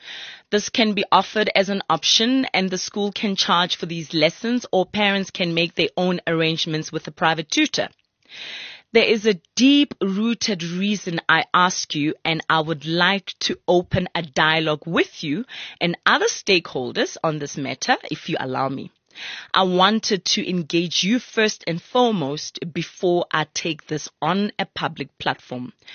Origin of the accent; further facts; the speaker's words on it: Soweto, Gauteng, South Africa; was Zulu, mom is Tswana, and my Zulu is diluted to a certain degree. I mean, I'm from Soweto